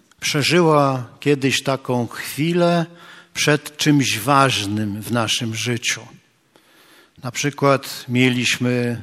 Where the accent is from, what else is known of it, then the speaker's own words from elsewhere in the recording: Gdańsk, Pomeranian Voivodeship, Poland; bo my z Gdańska powinniśmy od czasu do czasu przynajmniej poczytać z Biblii Gdańskiej